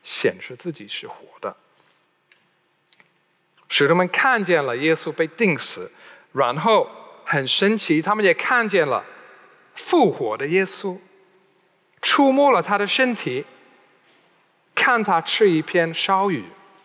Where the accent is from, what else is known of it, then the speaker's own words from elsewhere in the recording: United Kingdom; Chinese is a second language; 对我们英国人来说，这感觉上是翻天覆地的变化，翻天覆地的消息